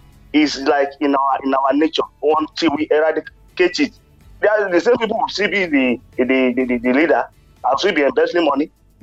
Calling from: Ifo, Ogun, Nigeria; from Ifo.

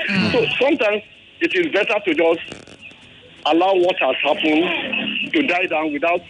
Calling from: Lekki, Lagos, Nigeria; I'm just calling from Lekki.

